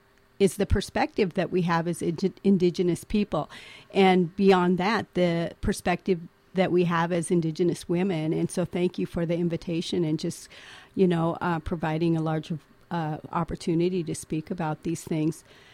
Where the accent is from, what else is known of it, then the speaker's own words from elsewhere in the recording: Inchelium, Washington, United States; I'm from Inchilim, Washington. I'm a member of the Colville Confederated Tribes Arrow Lakes Band. I'm Sinaichkst.